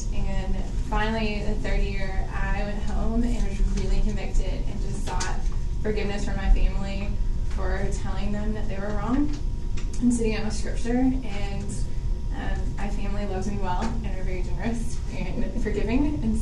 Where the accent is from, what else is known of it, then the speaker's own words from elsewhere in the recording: Illinois, United States; And I'm from Illinois, and there's not many people that are like that there.